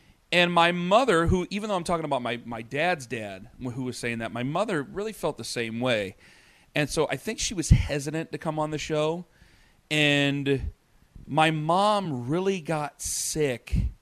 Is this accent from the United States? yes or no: yes; Canton, Ohio, United States; My family has treated Cleveland like it's the biggest city in the world. You know, we're from Canton.